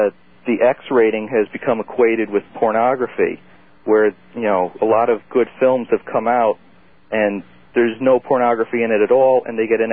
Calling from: Connecticut, United States; Calling from Connecticut.

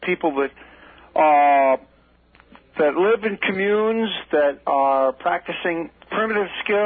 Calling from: Manorville, New York, United States; I'm calling from Manorville.

